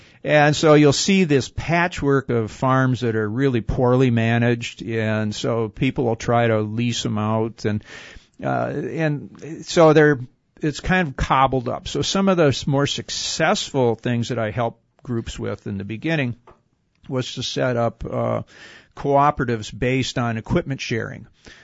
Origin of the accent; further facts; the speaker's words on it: Detroit, Michigan, United States; I grew up in the Detroit area in the 50s and 60s when there was huge middle class.